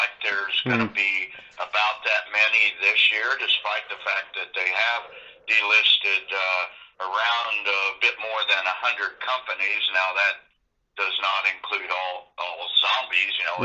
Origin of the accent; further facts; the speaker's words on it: United States; I'm an American, so we're used to one regulatory agency